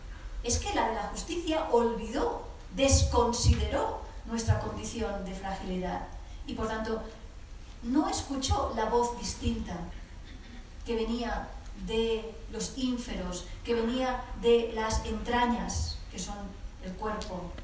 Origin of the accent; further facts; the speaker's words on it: Alicante, Valencian Community, Spain; yo soy de Alicante, del sur de España